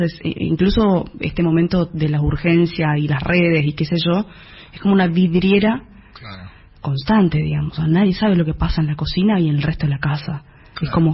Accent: Misiones, Argentina; accent: Misiones; ese gesto que tiene mi, mi tonada, o que tiene el... la gente que misionera y que tiene la gente de nuestro país

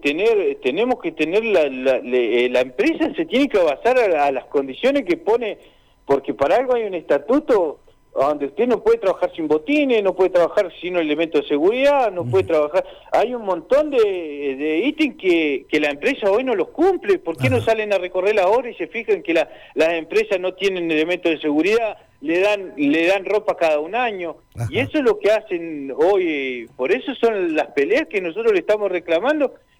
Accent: Cutral Có, Neuquén, Argentina; si ellos lo están discriminando porque somos de Cutralcó, ¿por qué tienen que venir a robar nuestras tierras también?

